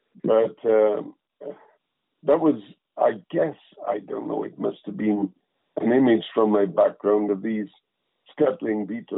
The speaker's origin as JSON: {"language": "English", "town": "Tredegar", "region": "Wales", "country": "United Kingdom", "tie": "born or raised there", "said": "the home that I was brought up in Tredegar in the South Wales mining valleys."}